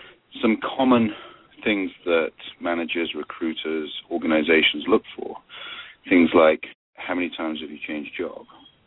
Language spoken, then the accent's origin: English; United Kingdom; But if you're a solicitor, a lawyer in this country, as you can hear, I'm a Brit